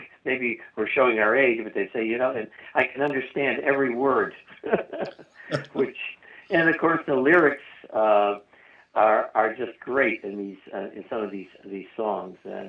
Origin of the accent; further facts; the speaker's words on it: Waterbury, Connecticut, United States; Well, my background quickly is I'm from Waterbury, Connecticut. I grew up in Waterbury, and after Columbia Law School, came back, practiced law